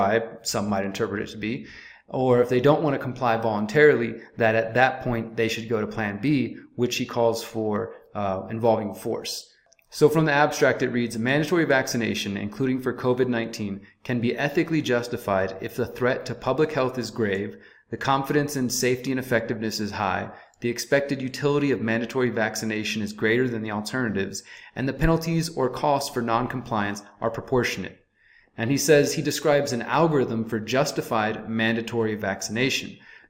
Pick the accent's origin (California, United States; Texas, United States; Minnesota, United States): Texas, United States; Houston; I'm originally from Houston, Texas.